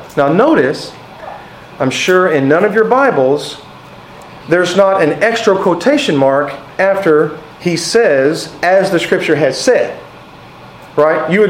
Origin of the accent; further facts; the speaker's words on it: Texas, United States; I'm from Texas. It's hot.